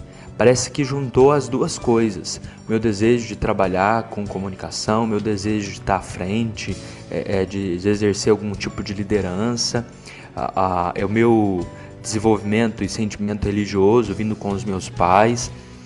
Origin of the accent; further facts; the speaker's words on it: Muzambinho, Minas Gerais, Brazil; criado em uma família religiosa. Eu me lembro que meus pais me levavam sempre à missa. Sou natural da cidade de Muzambim.